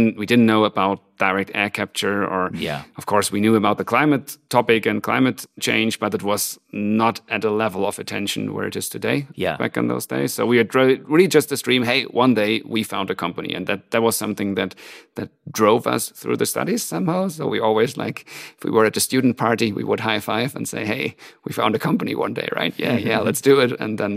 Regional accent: Hamburg, Germany; moved away as an adult; now in Zurich, Switzerland

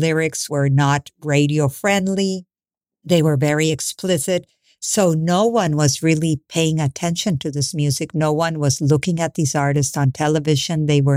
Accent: Colombia; when I grew up in Colombia, and there were no artists that were of my generation.

